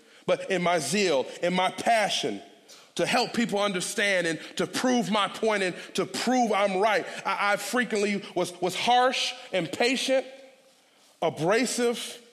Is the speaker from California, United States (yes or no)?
no; Detroit, Michigan, United States; See, I'm from Detroit. I don't just live in Detroit now. I've been in Detroit my whole life. I'm from 6 Mile and Schaefer.